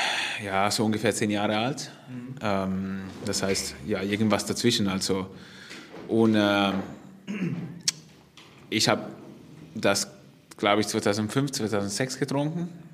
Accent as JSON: {"language": "German", "town": "Piacenza", "region": "Emilia-Romagna", "country": "Italy", "second_language": "German", "said": "Nee, ich komme aus Piacenza, das ist in Emilia-Romagna."}